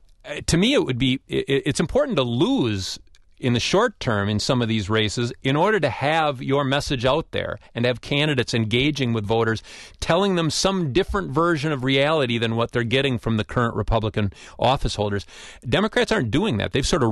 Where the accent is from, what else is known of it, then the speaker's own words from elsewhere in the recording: Wisconsin, United States; I grew up outside of Curtis, right down the road, you know, in Clark County. So I know that territory well.